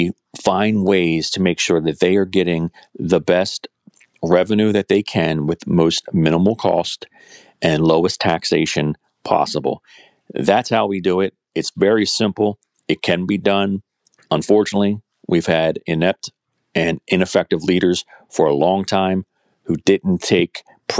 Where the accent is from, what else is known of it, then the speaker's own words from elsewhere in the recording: Dundalk, Maryland, United States; So I grew up here in Dundalk, Sparrows Point. Spent my teenage years in Sparrows Point, but went to Dundalk High School. So I'm born and bred here.